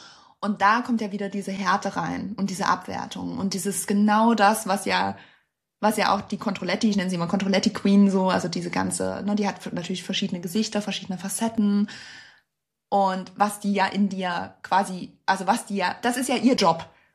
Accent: Germany; Ich komme ursprünglich aus der DDR, aus der ehemaligen, ne?

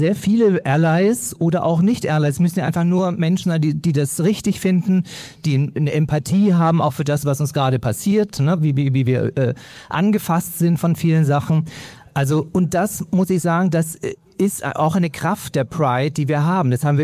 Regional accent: Berlin, Germany; Ich bin aus Berlin.

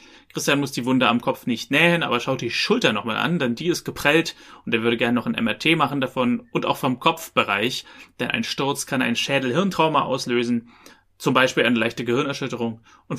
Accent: Berlin, Germany; ich bin ja aus Berlin

